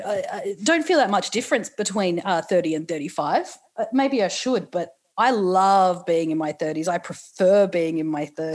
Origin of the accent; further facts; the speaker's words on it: Newcastle, New South Wales, Australia; I'm from Newcastle and you know, you're from Canberra, so you like get this